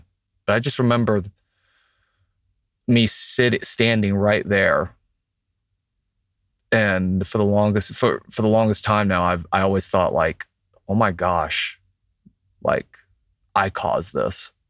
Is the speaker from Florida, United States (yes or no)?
yes; Jacksonville, Florida, United States; something tugged me back to Jacksonville, where I live now, my hometown